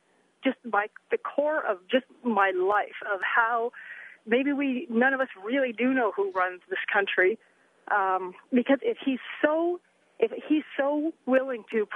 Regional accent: Alaska, United States; As I said, I'm from Alaska

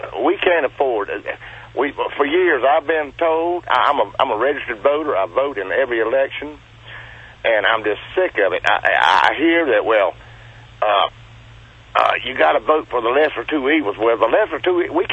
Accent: the South, United States; I am a Southerner. I was born down here, and I really don't see no offense of it.

